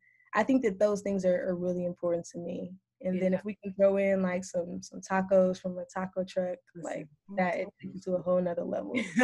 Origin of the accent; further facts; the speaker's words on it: Los Angeles, California, United States; One, I'm from Los Angeles originally. But being out here, like on the Northeast, it's so beautiful to see the leaves change and to experience the fall.